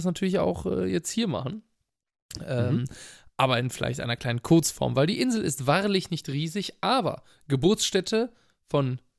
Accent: Brazil; German is a second language; Also es ist schon super schwer für mich, als Brasilianer Portugiesisch aus Portugal zu verstehen.

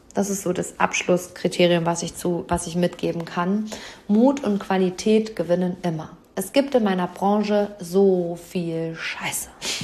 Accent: Hamm, North Rhine-Westphalia, Germany; also in meiner Heimatstadt, im Seminarraum über den Dächern von Hamm.

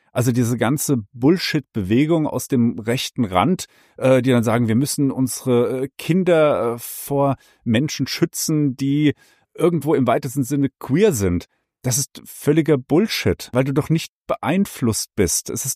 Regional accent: Hesse, Germany; Als Hesse komme ich mit diesen Zischlauten ganz schwer zurecht.

